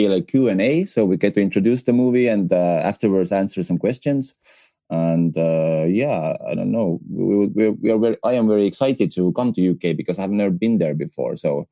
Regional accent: Estonia; English is a second language; We are from Eastern Europe.

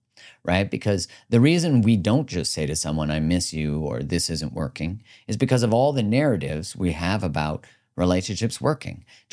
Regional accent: Canada; I grew up in Canada.

